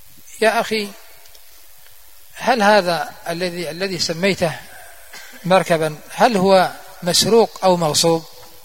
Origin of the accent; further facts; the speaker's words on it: Yemen; فتعرفون قبل فترة لما حصلت الأزمة عندنا في اليمن،